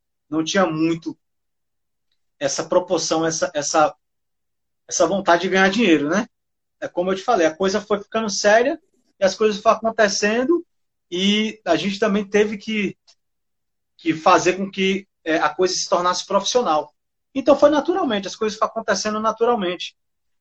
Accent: Brasília, Federal District, Brazil; now in Barreiras, Brazil; Muita gente acha que eu sou de Barreiras, mas eu sou de Brasília, Distrito

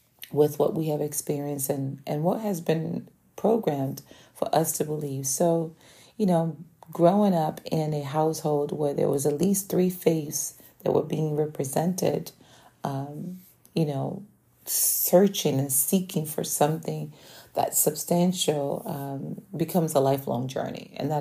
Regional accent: Rio de Janeiro, Brazil; So I grew up in Brazil in the slums of Rio

